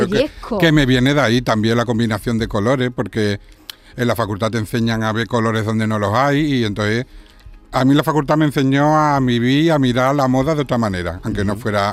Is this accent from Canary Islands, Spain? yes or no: no; Bollullos Par del Condado, Andalusia, Spain; Yo soy de Bollullos, Paz del Condado, Huelva.